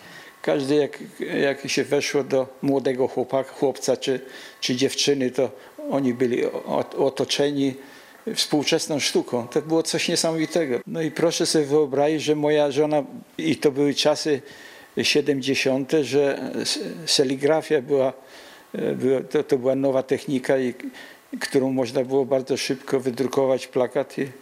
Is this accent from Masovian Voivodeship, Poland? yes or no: no; Lublin, Lublin Voivodeship, Poland; że razem z żoną, bo oboje jesteśmy z Lublina